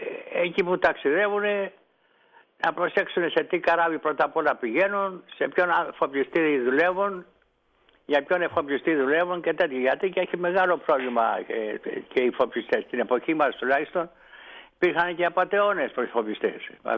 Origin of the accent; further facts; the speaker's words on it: Ithaca, Ionian Islands, Greece; moved away as an adult; now in Athens, Greece; γιατί μέσα στην Αθήνα έφυγα εγώ από την Ιθάκη